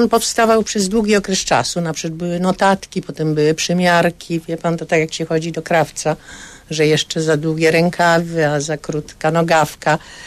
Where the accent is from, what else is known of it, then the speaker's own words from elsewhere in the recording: Kraków, Lesser Poland, Poland; born there; Ja się urodziłam w Krakowie, mam pewien sentyment do tego miasta